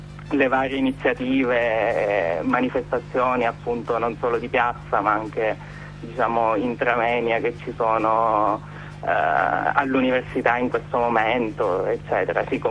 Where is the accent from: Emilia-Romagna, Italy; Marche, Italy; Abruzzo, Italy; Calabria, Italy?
Abruzzo, Italy; now in Florence, Italy; sono gay, ho 27 anni, sono abruzzese di origine, vengo da un posto veramente alla fine del mondo, vivo però in questo, almeno per il momento, a Firenze, dove ho studiato filosofia